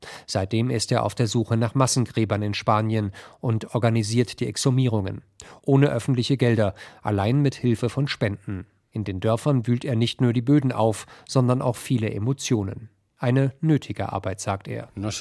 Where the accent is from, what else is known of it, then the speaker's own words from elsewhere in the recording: Germany; Ich glaube, wir müssen uns immer wieder auch als Deutsche klar machen